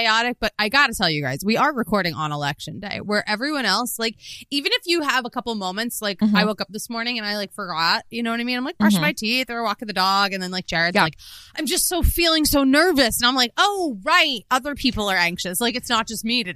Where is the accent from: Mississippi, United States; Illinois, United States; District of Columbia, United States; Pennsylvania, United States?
Pennsylvania, United States; Philadelphia; Like, I grew up in Philadelphia, just seeing the art museum steps